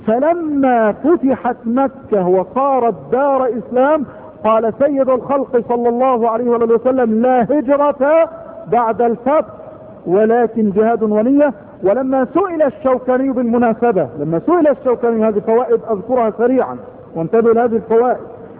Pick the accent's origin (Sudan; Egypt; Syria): Egypt; لكن جاء وحل عندنا في مصر، وشرفت به مصر